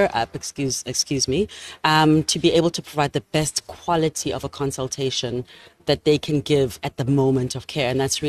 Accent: South Africa; also born or lived in Scotland / New York City; Then came back to South Africa. I'm a South African girl. Love being in this country, although I've lived overseas. I'm South African undiluted.

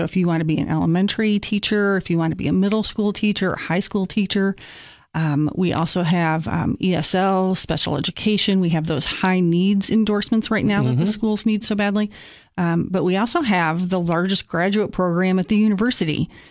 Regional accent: Michigan, United States; moved away as an adult; now in Cookeville, United States; I'm from Michigan originally. I moved to Cookeville, Tennessee in 1993 and have been working at Tech since the late 90s.

